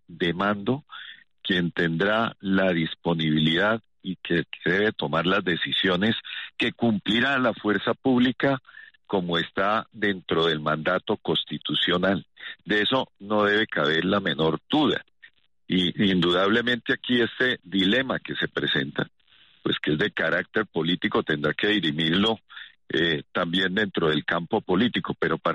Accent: Colombia; como colombiano

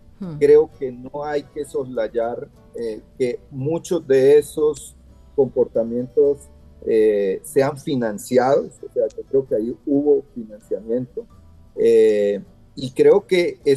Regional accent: Cúcuta, Norte de Santander, Colombia; lo digo ya como ciudadano de la frontera, yo soy cucuteño

